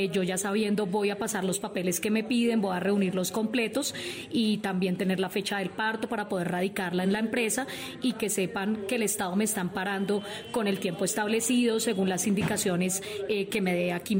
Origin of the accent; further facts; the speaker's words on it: San Gil, Santander, Colombia; yo soy de San Gil, Santander, soy una madre de 2 niños